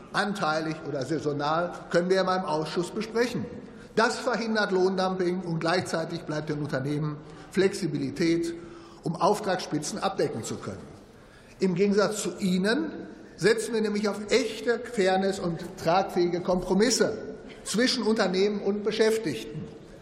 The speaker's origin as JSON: {"language": "German", "town": "Dortmund", "region": "North Rhine-Westphalia", "country": "Germany", "tie": "born or raised there", "said": "aus meiner Heimatstadt Dortmund"}